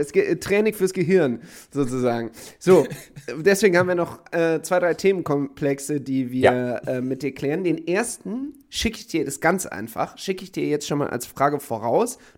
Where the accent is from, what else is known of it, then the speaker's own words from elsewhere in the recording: Düsseldorf, North Rhine-Westphalia, Germany; In Köln Erfahrungen sammeln ist für mich als Düsseldorfer sowieso schon immer schwierig